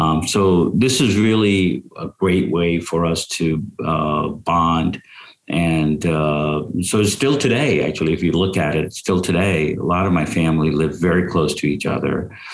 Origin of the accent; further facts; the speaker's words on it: India; I talked a lot about growing up in India in a joint family, my grandparents, uncles, aunts, and cousins.